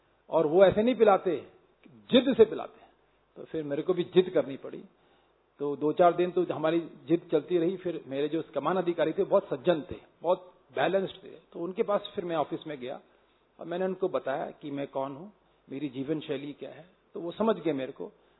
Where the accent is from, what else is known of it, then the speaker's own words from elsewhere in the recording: Ranikhet, Uttarakhand, India; also born or lived in Kochi; मैं रानीखेत का रहने वाला हूं, जो जिला अल्मोड़ा में होता है।